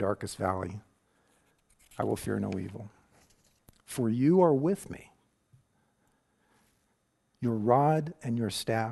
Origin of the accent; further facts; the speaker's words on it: California, United States; I grew up in Northern California at the southern end of the Cascade Mountains